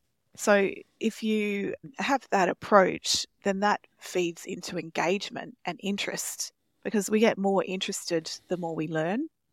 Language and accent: English; Western Australia, Australia; growing up in Australia, you could throw me in the pool and I could swim